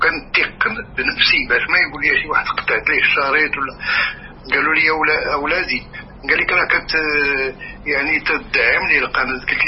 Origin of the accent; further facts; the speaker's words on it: Morocco; لم أرى مثل هذا الضل عندنا في المغرب، عشت 60 سنة